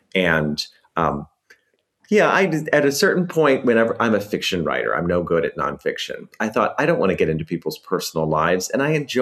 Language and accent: English; United States; And I became aware of, as an American, how parochial I was in knowing history and politics and literature and art and food.